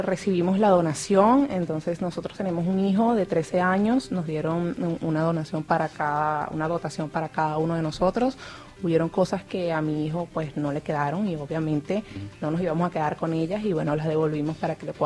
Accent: Venezuela; moved away; como todo venezolano y como todo inmigrante, nosotros no podemos, el país no se puede adaptar a nosotros

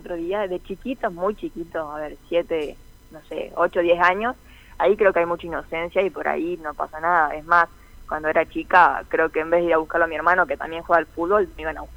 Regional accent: Salta, Argentina; moved away; me fui de Salta.

